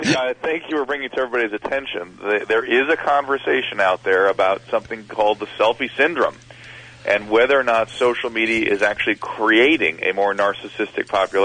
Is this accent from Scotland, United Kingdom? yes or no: yes; Scotland, United Kingdom; I'm Scottish, it's crap.